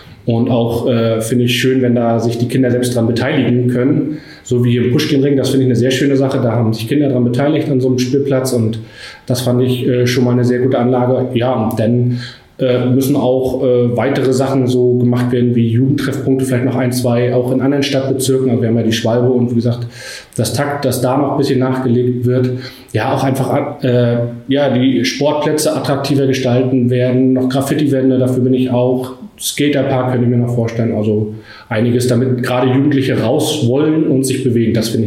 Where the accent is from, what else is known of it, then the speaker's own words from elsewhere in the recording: Greifswald, Mecklenburg-Vorpommern, Germany; Also ich bin ja in Greifswald geboren. Bin dann aufgewachsen in Chemnitz bei Greifswald und seit 7 Jahren habe ich meinen Lebensmittelpunkt wieder nach Greifswald gezogen oder bin wieder nach Greifswald zurückgezogen